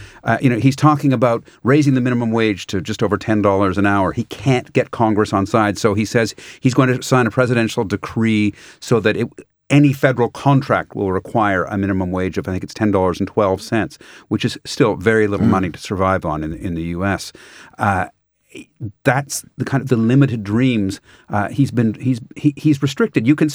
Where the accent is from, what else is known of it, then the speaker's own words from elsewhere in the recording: Canada; Yes, as a Canadian.